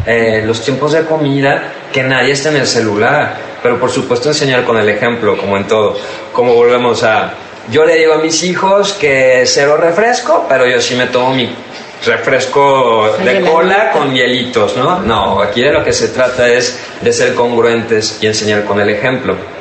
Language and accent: Spanish; Mexico; Como mexicanos tenemos muy incorporada a la comida